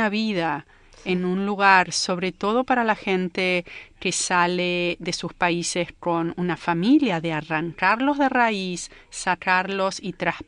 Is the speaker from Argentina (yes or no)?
yes; Argentina; moved away; also born or lived in Israel / Canada; Sí, nací en Israel, pero crecí en la Argentina. Y en la Argentina es donde empezó mi formación universitaria.